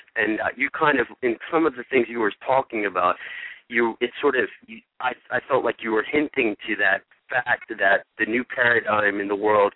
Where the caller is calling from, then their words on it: Maryland, United States; Hi, I'm from Maryland.